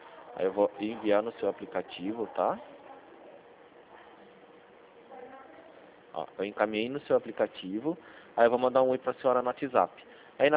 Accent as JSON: {"language": "Portuguese", "region": "São Paulo", "country": "Brazil", "said": "eu sou daqui de São Paulo"}